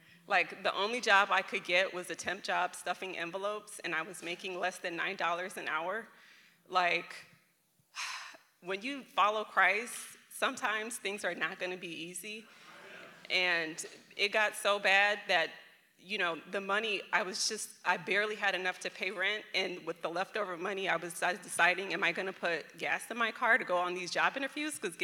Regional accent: Ethiopia; I'm Ethiopian. My parents were born and raised in Ethiopia.

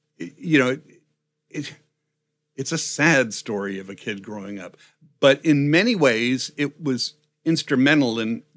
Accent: Redondo Beach, California, United States; I grew up in Los Angeles, in Redondo Beach. My parents were immigrants after the war from Germany and Poland.

